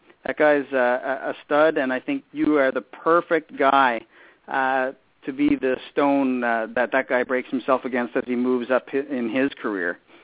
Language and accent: English; East Coast, United States; I follow his career because I'm from the East Coast.